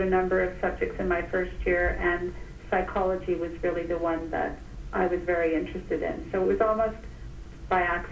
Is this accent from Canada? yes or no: yes; Dundas, Ontario, Canada; also born or lived in London, England; But I grew up in a town called Dundas, which is just outside of Hamilton in Ontario. My dad taught at McMaster University, so we lived in Dundas.